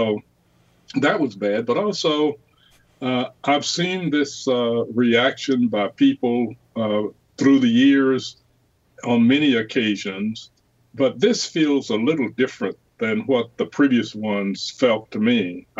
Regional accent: Georgia, United States; growing up in the South near the Atlanta area.

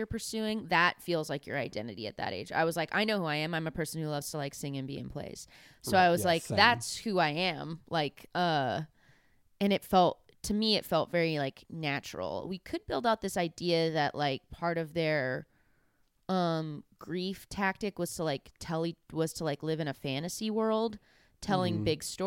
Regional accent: California, United States; I was like, I'm going to play up that I'm from California. I think that's going to hit in the Midwest.

